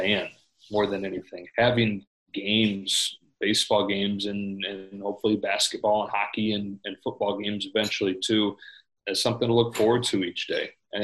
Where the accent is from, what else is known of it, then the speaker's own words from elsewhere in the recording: Midwest, United States; We're all from the Midwest, and it has some of that Midwest feel to it.